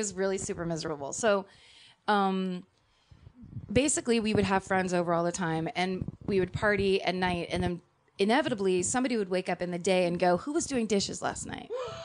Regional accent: Petaluma, California, United States; There's a place that's on the way from my hometown, Petaluma.

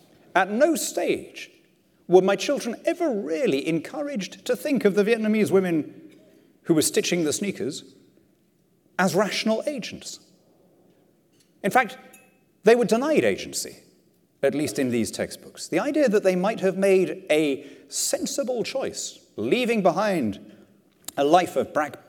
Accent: Lima, Peru; I grew up in Lima, in South America. And Lima, when I was a kid, was ringed by shantytowns, by slums. Barriadas, they were called, Las Barriadas de Lima.

